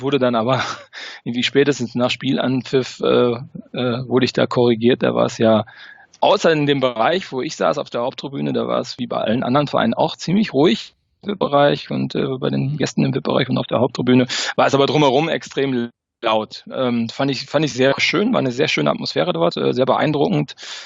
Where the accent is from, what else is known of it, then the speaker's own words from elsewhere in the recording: North Rhine-Westphalia, Germany; now in Paderborn, Germany; war in meiner Kindheit immer sehr viel beim FC in Köln, weil ich auch da in der Nähe geboren worden bin.